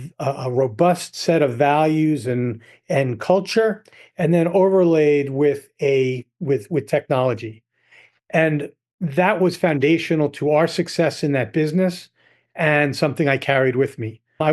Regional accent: New York, United States; also born or lived in Midwest; I'm born and raised in New York, in the New York area. I went to school in the Midwest.

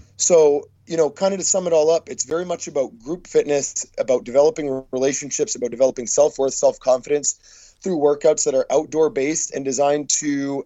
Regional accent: Maine, United States; a 15-year-old kid growing up in Maine playing a bunch of sports

